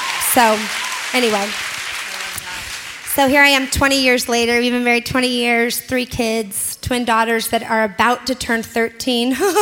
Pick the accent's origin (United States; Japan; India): United States; Seattle, Washington; But so I was raised in Seattle, which is a long ways from here. Born and raised in Seattle.